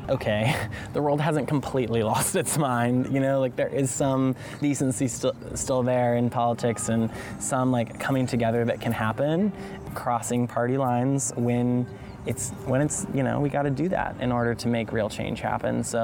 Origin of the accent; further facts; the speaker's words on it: Alabama, United States; People who don't know who I am and they hear that I'm from Alabama, they're like, oh wow, that election, that really changed things, that was great.